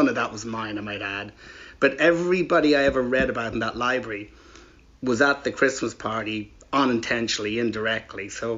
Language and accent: English; Ireland; moved away as an adult; I decided I was going to go off to work in England. So being Irish there was actually really bad at the time.